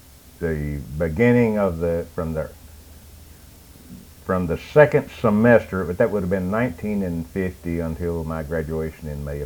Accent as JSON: {"language": "English", "region": "Kentucky", "country": "United States", "tie": "born or raised there", "said": "I grew up primarily in the head of Thicket Holler on Big Branch Ball."}